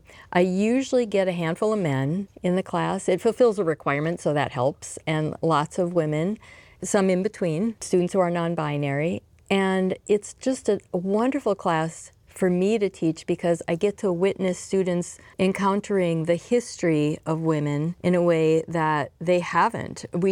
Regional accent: Staples, Minnesota, United States; I grew up in Staples, Minnesota, and I spent the first 18 years of my life there.

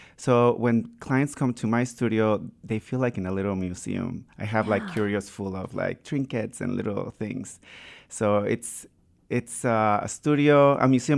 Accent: Mexico; English is a second language; moved away as an adult; now in United States; I'm from Mexico, and I moved to the States in 2003. And so I feel like I've been in the States more than in Mexico

